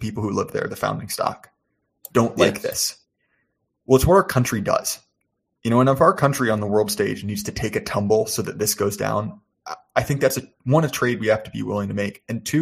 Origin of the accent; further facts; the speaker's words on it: United States; obviously, as an American and as someone who really loves the place that I'm from